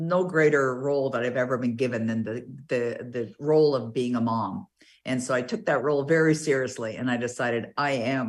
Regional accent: Toronto, Ontario, Canada; I was born and raised in Toronto

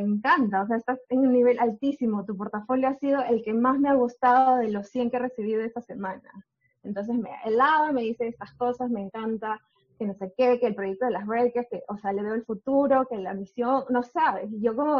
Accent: Peru; also born or lived in New Zealand; now in Australia; yo soy de Perú. Tengo 3 años en Australia aproximadamente, 2 en Nueva Zelanda

